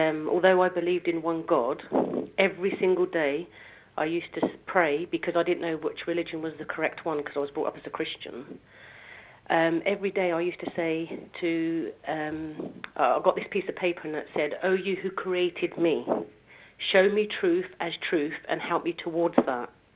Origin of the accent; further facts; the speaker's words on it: South of England, United Kingdom; I've been a Muslim for 18 years, alhamdulillah. I'm an English revert, originally from the south.